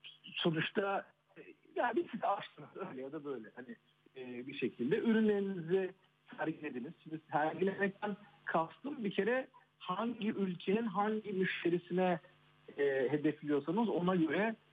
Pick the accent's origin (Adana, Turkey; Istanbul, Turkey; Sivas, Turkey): Adana, Turkey; Ben Adanalıyım, o yüzden çok fazla Adana.